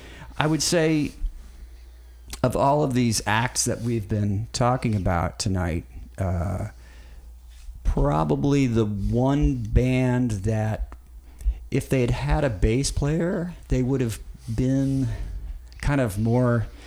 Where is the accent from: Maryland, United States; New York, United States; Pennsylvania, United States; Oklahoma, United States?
Oklahoma, United States; growing up in Oklahoma, and it was like the 70s, and like, you know, they had two new sports teams. They had the Seahawks and the Mariners in the mid-70s. And I was born in 69